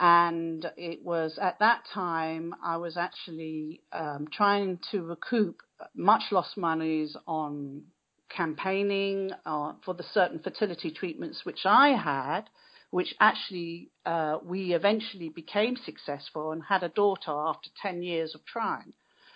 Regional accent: London, United Kingdom; born there; now in Surrey, United Kingdom; I'm actually from the UK, and I was born in London. I live in Surrey, which is not far from the centre of London either. It's very green where I live.

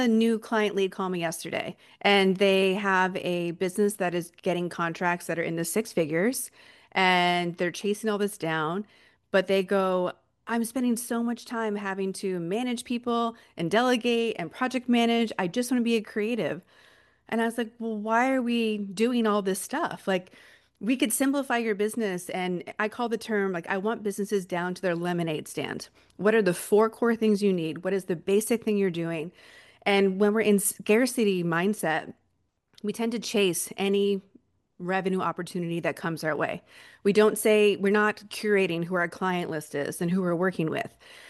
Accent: Northeast, United States; like, I come from the Northeast. I grew up

